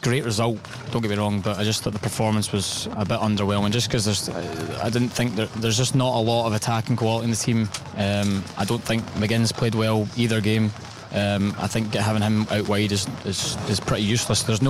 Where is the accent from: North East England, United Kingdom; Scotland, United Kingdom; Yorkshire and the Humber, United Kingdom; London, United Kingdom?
Scotland, United Kingdom; Balfron